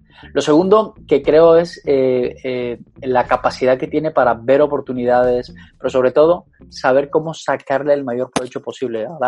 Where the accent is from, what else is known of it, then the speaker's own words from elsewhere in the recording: Colombia; yo también soy colombiano